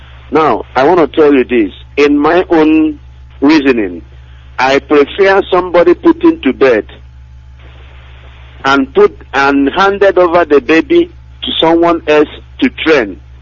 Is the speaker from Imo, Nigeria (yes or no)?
yes; Imo, Nigeria; now in Malaysia; I'm calling from Malaysia. I'm an Imo State indigene.